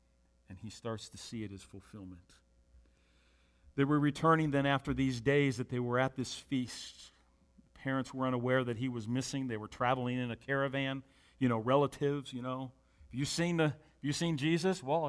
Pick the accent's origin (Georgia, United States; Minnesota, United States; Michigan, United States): Michigan, United States; I grew up outside of Detroit in a Jewish neighborhood